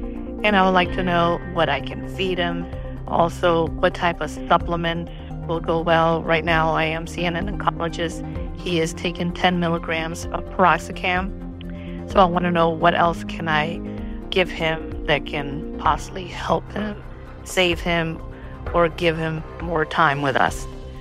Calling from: Florida, United States; I'm calling from Florida.

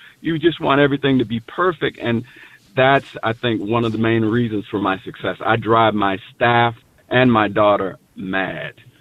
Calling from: Plainfield, New Jersey, United States; and I'm from Plainfield.

